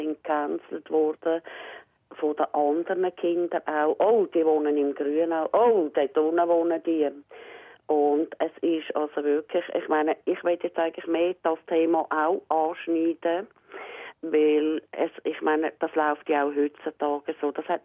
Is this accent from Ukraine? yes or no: no; Altstetten, Zurich, Switzerland; Und zwar bin ich in Altstetten aufgewachsen. Und dann hat es ein Ghetto gegeben.